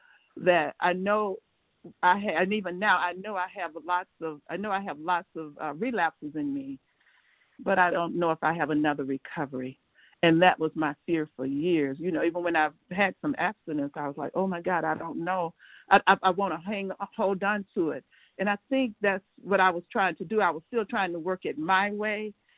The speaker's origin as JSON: {"language": "English", "town": "Atlanta", "region": "Georgia", "country": "United States", "said": "I'm from Metro Atlanta, Georgia."}